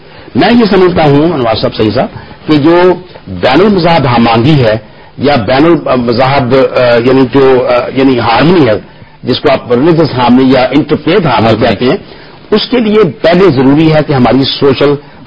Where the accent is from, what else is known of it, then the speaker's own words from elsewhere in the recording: Pakistan; پاکستان ہمارا وطن ہے، ہمارا مادری وطن ہے، انگریزی میں کہہ لیں دس از آور مدر لینڈ.